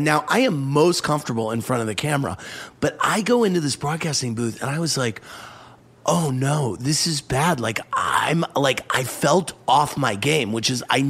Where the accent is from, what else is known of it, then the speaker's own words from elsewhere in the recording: St. Louis, Missouri, United States; I'm from St. Louis.